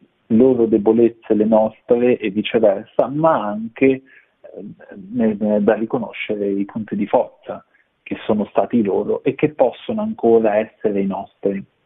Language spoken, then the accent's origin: Italian; Abruzzo, Italy; voi sapete forse che sono abruzzese